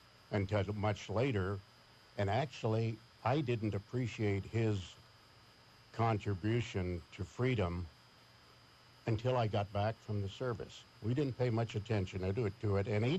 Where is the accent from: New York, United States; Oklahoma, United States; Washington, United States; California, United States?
California, United States; Dinuba; also born or lived in Reedley; Well, I was born and raised in the Dinuba area